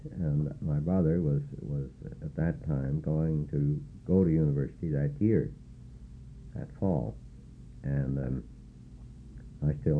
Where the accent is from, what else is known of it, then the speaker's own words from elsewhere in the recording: Edmonton, Alberta, Canada; also born or lived in Portage la Prairie, Manitoba; Yes, I was born in Portage Prairie, Manitoba, in January 1899, where my father was the manager of the Bank of Ottawa there. And I spent the first 8 years of my life there. When he was transferred to Edmonton